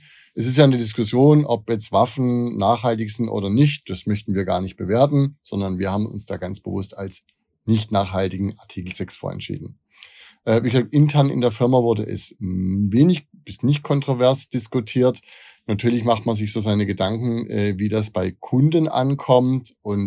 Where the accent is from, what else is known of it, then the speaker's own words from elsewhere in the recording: Heilbronn, Baden-Württemberg, Germany; Ich komme aus Heilbronn